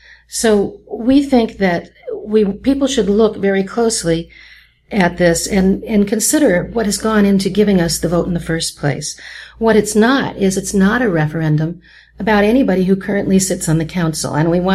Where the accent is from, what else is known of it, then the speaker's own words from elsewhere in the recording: La Mesa, California, United States; I grew up in La Mesa. 4 generations of my family have lived in La Mesa.